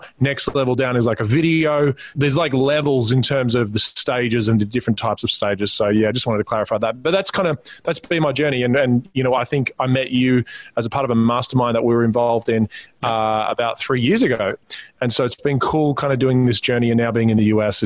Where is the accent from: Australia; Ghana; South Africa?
Australia; now in Newport Beach, United States; I am an Aussie. We moved to, as of this recording, Newport Beach, California, about probably a year and a half ago.